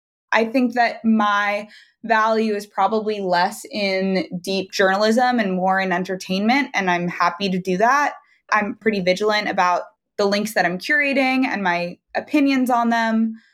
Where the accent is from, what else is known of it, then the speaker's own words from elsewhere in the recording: Long Island, New York, United States; As I mentioned, I'm from Long Island.